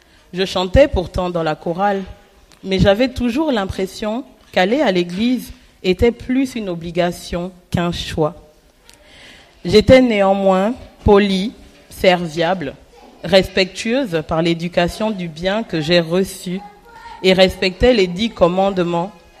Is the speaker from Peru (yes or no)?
no; Gabon; now in Toulouse, France; je viens du Gabon, j'ai 5 frères dont je suis la cadette